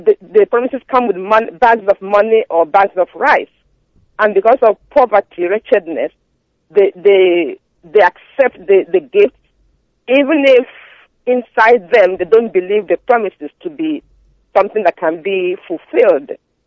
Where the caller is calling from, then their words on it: New York, United States; calling from upstate New York. And I come from Ugualand, not far from Abba, actually.